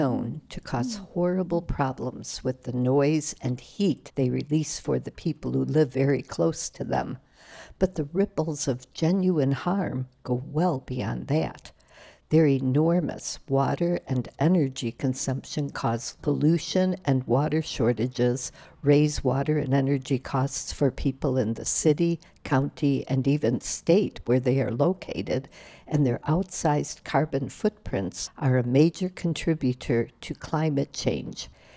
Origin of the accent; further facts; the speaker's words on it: Chicago, Illinois, United States; now in Duluth, United States; Maybe it's because I grew up in Chicago